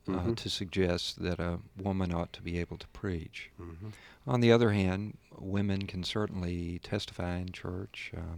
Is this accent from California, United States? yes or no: no; Birmingham, Alabama, United States; I grew up in Birmingham in the 1950s and early 1960s, and it was a crucible of the civil rights movement, of course. I grew up in a neighborhood that was struggling to attain middle-class respectability.